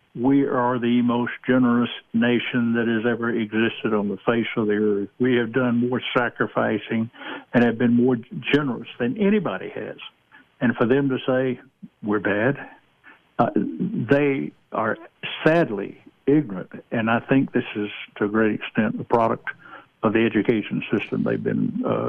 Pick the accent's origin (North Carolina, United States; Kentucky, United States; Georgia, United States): Georgia, United States; I come from the Deep South. I'm originally from Georgia.